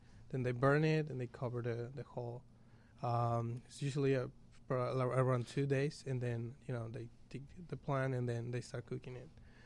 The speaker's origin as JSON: {"language": "English", "region": "Mexico City", "country": "Mexico", "tie": "born or raised there", "said": "I grew up in Mexico City, and my dad is from Oaxaca."}